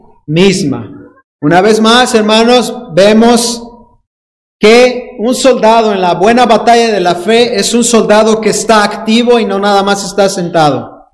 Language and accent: Spanish; Dominican Republic; accent: Dominican; Y cuando utilizo yo mi acento dominicano, usted debe tener cuidado, ¿eh?